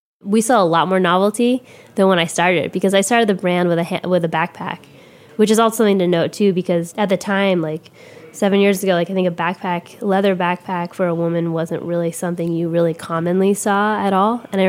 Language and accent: English; Hong Kong; I'm half Chinese, and I'm half Caucasian. My mom's from New England, and my dad is from Hong Kong. I grew up in Hong Kong, and I've always had this sort of sense of, like, mixed identity.